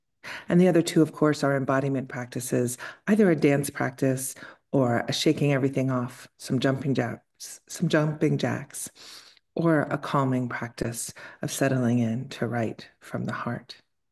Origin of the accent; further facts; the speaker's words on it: Williamsburg, Virginia, United States; I had the pleasure, if I can say pleasure, the complicated beginnings of growing up in Southern Virginia in a small town called Colonial Williamsburg, where lots of strange people like to pretend they're British.